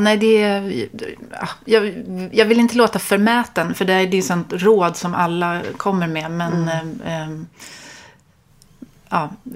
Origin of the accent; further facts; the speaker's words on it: Stockholm, Stockholm County, Sweden; Ja, jag är uppvuxen på Östermalm.